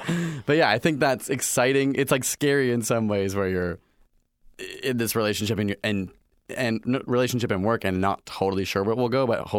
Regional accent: Toronto, Ontario, Canada; but Toronto will always be home.

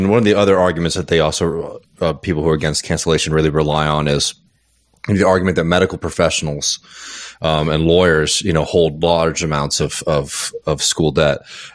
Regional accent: the South, United States; I grew up in the South, like a poor white kid in the South.

